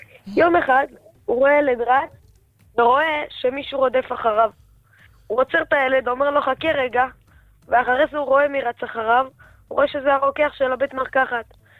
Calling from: Rehovot, Central District, Israel

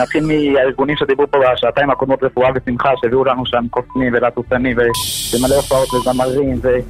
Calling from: Modi'in Illit, Judea and Samaria Area, Israel; אני ממודיעין עילית.

